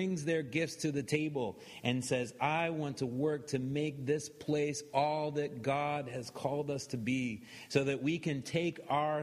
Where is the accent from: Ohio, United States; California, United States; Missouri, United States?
Missouri, United States; Growing up in Missouri, and there's a few of these around here, but it seemed like every little church loved to put pithy sayings on signs outside.